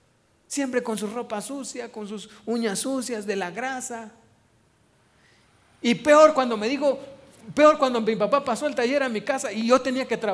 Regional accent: Mexico; born there; yo sí me pregunté, ¿por qué nací en México? ¿Por qué no en Alemania?

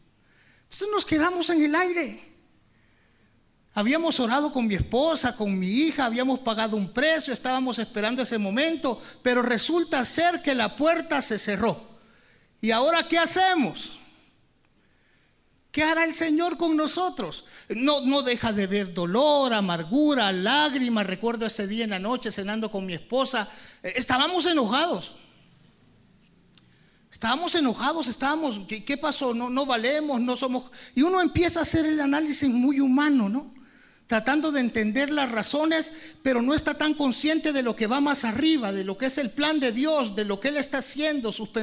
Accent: El Salvador; moved away as an adult; now in Guatemala; yo soy de El Salvador y vine a Guatemala a fundar una misión con mi familia, con mi esposa y con mi hija.

